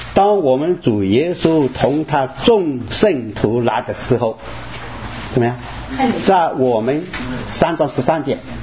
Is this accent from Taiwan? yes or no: yes; Taiwan; also born or lived in Hunan, China; 我是中国出生到台湾。